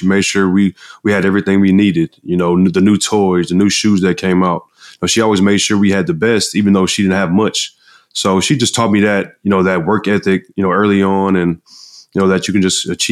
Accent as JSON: {"language": "English", "town": "Galveston", "region": "Texas", "country": "United States", "said": "You know, I'm from Galveston, Texas."}